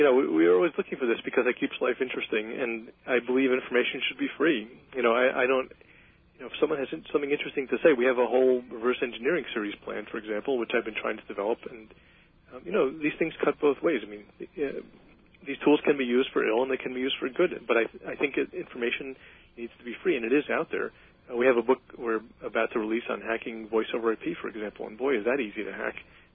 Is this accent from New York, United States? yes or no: yes; New York, United States; I'm a Jewish guy from New York, and I don't trust anyone, basically.